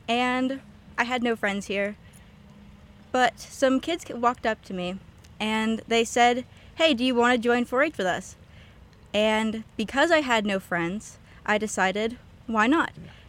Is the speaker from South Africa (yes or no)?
no; Ontario, Canada; now in United States; I grew up in Ontario, Canada.